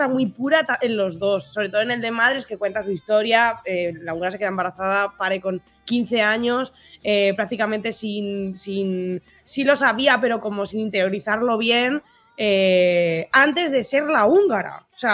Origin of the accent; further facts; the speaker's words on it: Madrid, Community of Madrid, Spain; Yo soy madrileña, tampoco soy andaluza y no sé.